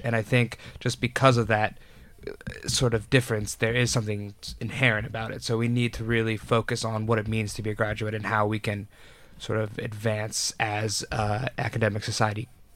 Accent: United States; Yeah, I mean, I come from the States, and it's sort of different because, I mean, our going out age is a little bit older.

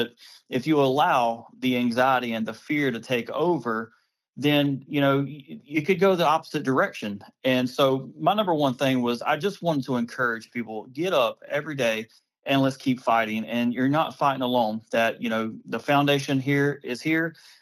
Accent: Dothan, Alabama, United States; I was born and raised here in Dothan. and I left for a little while, went to the Marine Corps, and I come back in 2010

